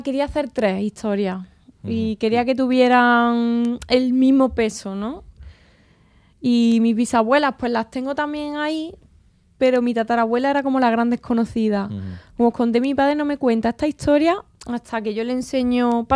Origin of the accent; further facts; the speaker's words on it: Andalusia, Spain; Algo que yo como andaluza abrazo porque creo que es cultura y patrimonio de todos, ¿no?